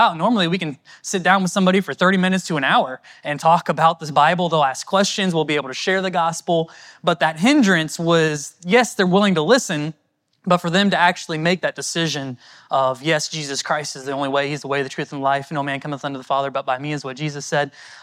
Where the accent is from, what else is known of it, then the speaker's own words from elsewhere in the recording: Dayton, Ohio, United States; We're from Dayton, Ohio, home church there in West Carrollton